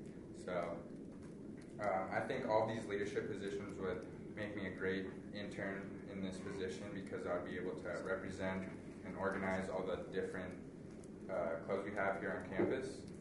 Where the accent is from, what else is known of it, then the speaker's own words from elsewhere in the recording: San Diego, California, United States; now in Reno, United States; I'm from San Diego, California. I'm a freshman here